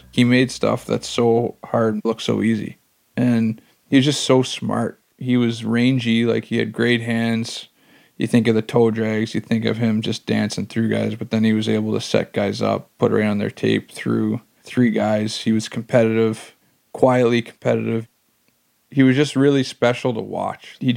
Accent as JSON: {"language": "English", "town": "Cole Harbour", "region": "Nova Scotia", "country": "Canada", "tie": "born or raised there", "said": "that was just really cool for me as a kid growing up in Cole Harbour."}